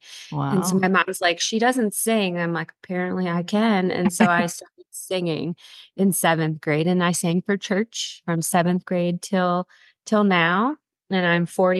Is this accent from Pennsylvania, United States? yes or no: yes; Levittown, Pennsylvania, United States; also born or lived in Scranton; So I was born in Scranton. A lot of people know Scranton on the map from The Office, the show. But my parents were born in this area, and we moved just outside of Philadelphia in Westchester area, Levittown.